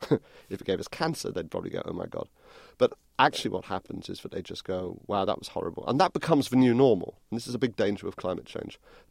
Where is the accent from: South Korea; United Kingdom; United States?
United Kingdom; England; it's a privilege of being an outsider, particularly of being English